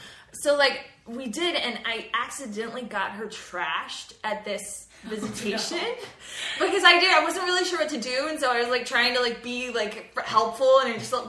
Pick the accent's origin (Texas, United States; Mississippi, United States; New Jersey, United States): Mississippi, United States; So I grew up in Mississippi.